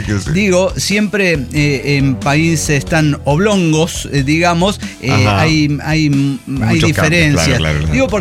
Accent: Colombia; Así somos los colombianos.

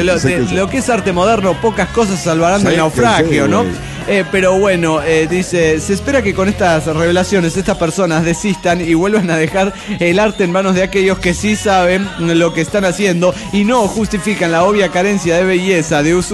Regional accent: Viale, Entre Ríos, Argentina; de Viale, Paraná.

